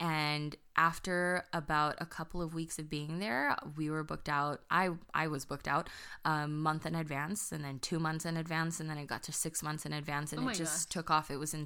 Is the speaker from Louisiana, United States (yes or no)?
no; Chino Hills, California, United States; I grew up in Chino Hills, as did Katrina.